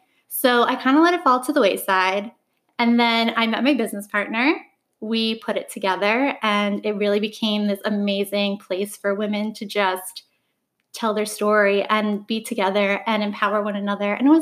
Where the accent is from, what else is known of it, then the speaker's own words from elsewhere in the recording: New York, United States; So I am born and raised in New York.